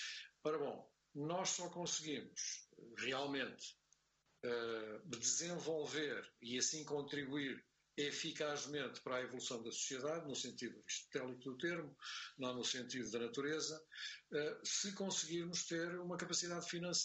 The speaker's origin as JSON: {"language": "Portuguese", "country": "Portugal", "said": "ainda soubermos que somos portugueses"}